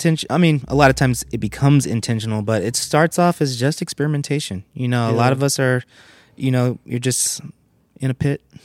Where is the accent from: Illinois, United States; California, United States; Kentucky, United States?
California, United States; Oakland; Well, I grew up in Oakland, California.